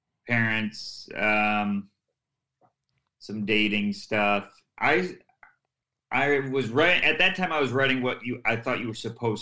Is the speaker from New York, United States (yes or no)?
yes; Syracuse, New York, United States; And then a club opened in my hometown, Syracuse Funny Bone.